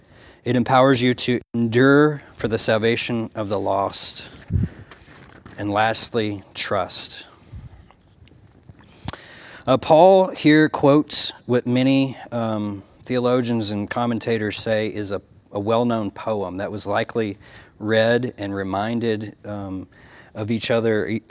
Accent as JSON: {"language": "English", "region": "Alabama", "country": "United States", "said": "and we are from Alabama. So I apologize if you don't understand my language, y'all."}